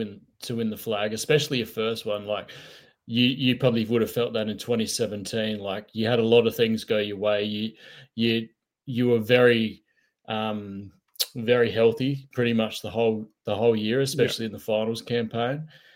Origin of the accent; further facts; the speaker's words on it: South Australia, Australia; I'm from South Oz originally, but my mum's originally from Melbourne. But I'm from country South Oz, so my mum's side of the family's from Melbourne